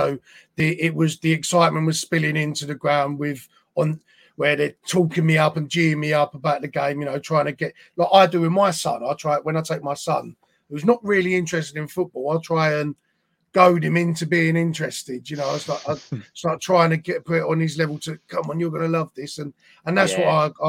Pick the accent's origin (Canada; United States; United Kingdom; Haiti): United Kingdom; Mottingham, London; But my mum was born and bred in Deptford, you know. I lived in Mottingham for majority of my life.